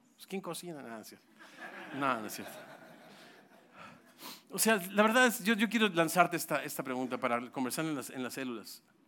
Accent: Mexico City, Mexico; also born or lived in Chicago; somos de la Ciudad de México, bien chilangos, y digo, de hueso colorado

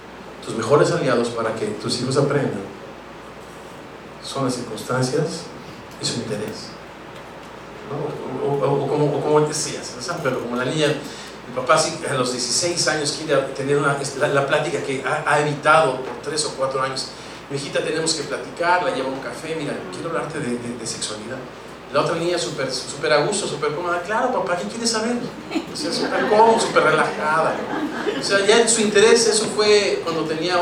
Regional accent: Ciudad Satélite, State of Mexico, Mexico; Y curiosamente … son de satélite de donde soy yo

